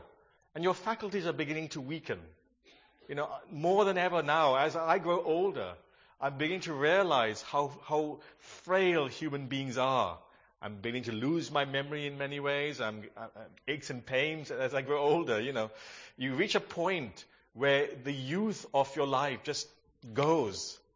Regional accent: Goa, India; When I went to Goa, I'm from Goa, in case you don't know

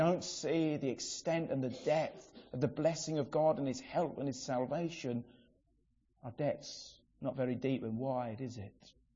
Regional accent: England, United Kingdom; I know we're English and we're used to being a bit reserved and this, that and the other.

